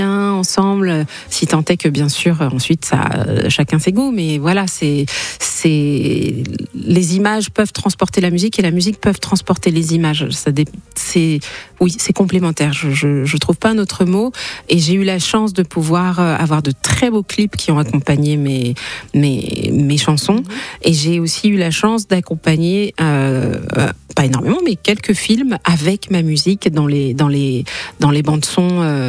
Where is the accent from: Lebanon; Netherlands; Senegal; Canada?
Senegal; C'est là d'où je viens. Déjà rien que par le contact avec ma famille, donc mes parents, mes frères, mes soeurs, mes cousins, toute la famille qui est au Sénégal.